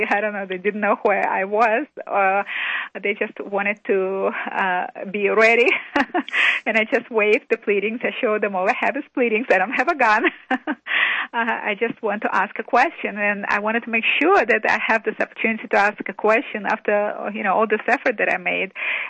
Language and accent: English; California, United States; I'm an attorney from Southern California, and I flew and drove thousands of miles to ask this one question.